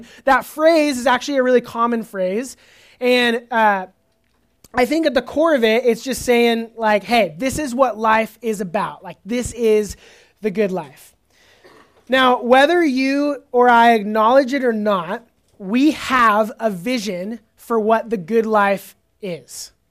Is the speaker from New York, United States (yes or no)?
no; Orange County, California, United States; I grew up in Orange County, where the ocean was right there. I could surf all the time.